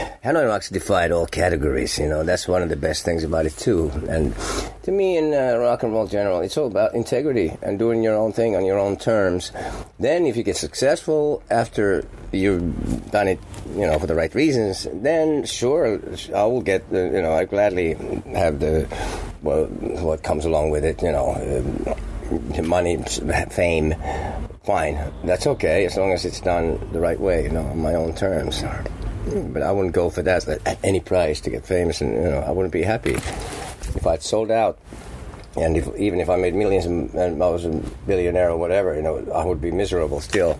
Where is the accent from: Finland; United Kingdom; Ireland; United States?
Finland; People are brought up in a different way over there, but yeah, I'm glad I'm from Finland